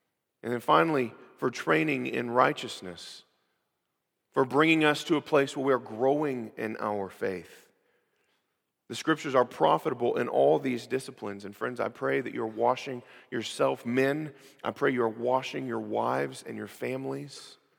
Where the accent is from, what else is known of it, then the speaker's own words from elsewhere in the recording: United States; We don't know what it means to need to persevere in our faith because, well, we're American. This is just what we do. This is who we are.